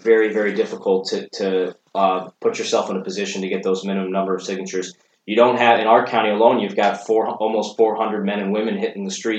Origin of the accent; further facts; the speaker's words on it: Malta, New York, United States; And in my hometown of Malta, we actually have a local race, receiver of taxes that we're doing this year.